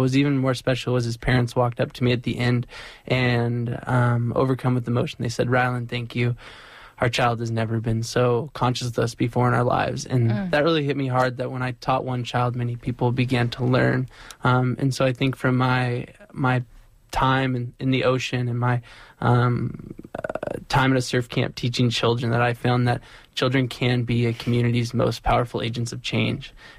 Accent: Pacifica, California, United States; I grew up in Pacifica, and specifically at the beach in Pacifica for a lot of my days.

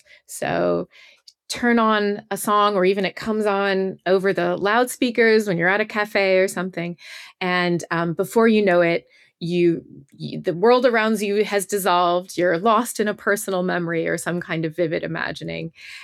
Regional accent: St. Louis, Missouri, United States; When I was very small, my parents, who were not musicians themselves, nevertheless took me, I grew up in St. Louis, Missouri, they took me to Powell Symphony Hall for a performance

